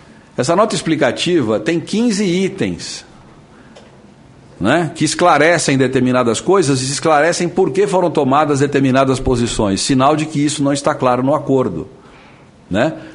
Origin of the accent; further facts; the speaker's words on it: Guaratinguetá, São Paulo, Brazil; born there; eu vou vender picolé lá em Guaratinguetá, onde eu nasci, né?